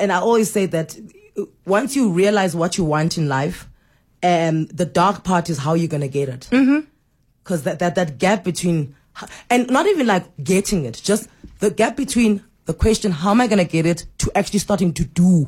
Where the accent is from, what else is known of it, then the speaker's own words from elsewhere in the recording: South Africa; So Grant and I were like, we are the South African Ant and Dick.